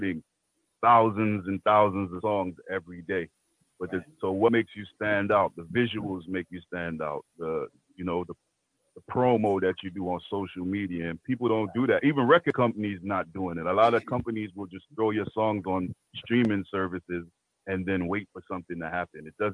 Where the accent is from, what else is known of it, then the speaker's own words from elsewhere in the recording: United States; When it comes to me, I'm an American dancehall artist.